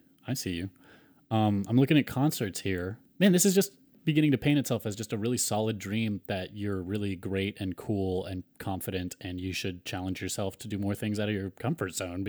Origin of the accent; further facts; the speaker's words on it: United States; I mean, we are culturally American, so these aren't always going to apply to us, but it's always fun to see the other side.